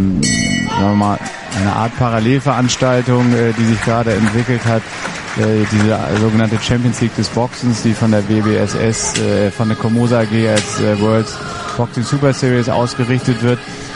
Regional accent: Hamburg, Germany; Ich bin ja selber Hamburger

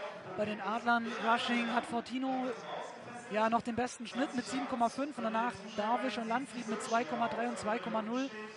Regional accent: Southern Germany, Germany; Als Süddeutscher kann ich euch das genau sagen.

